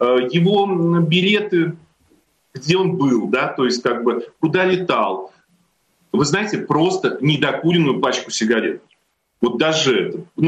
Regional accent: Saint Petersburg, Russia; ну вот я рос как раз в Санкт-Петербурге, в Ленинграде

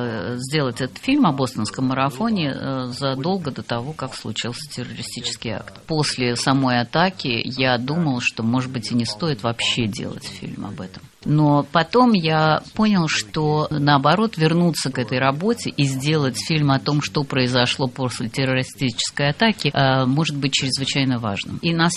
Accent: Los Angeles, California, United States; Я сам родом из Лос-Анджелеса

